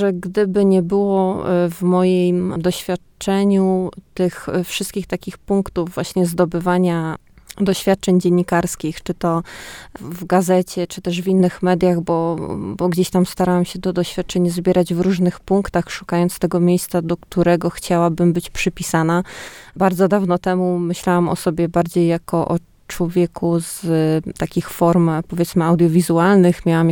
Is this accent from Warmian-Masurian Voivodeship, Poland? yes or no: yes; Nowe Miasto Lubawskie, Warmian-Masurian Voivodeship, Poland; Ja pochodzę z ziemi lubawskiej, Nowe Miasto Lubawskie dokładnie, to w zasadzie tak jakbyśmy mieli przypasować to ani Warmia, ani Mazury, tak historycznie.